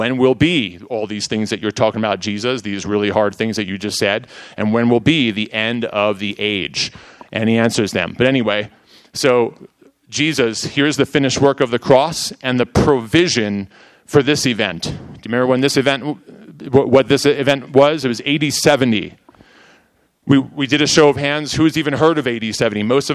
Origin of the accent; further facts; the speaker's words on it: New York, United States; I am from New York, born and raised.